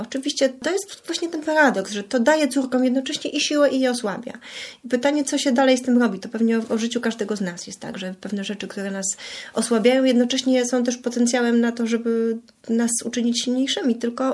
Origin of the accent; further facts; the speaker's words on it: Pomeranian Voivodeship, Poland; jako kaszubka wychowana przez kaszubki jestem przyzwyczajona do takiego chłodnego sposobu bycia, życia. Takie są kaszuby